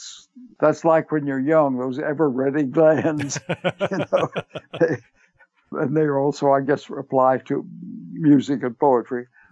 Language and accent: English; Texas, United States; And I grew up in the Dust Bowl in West Texas.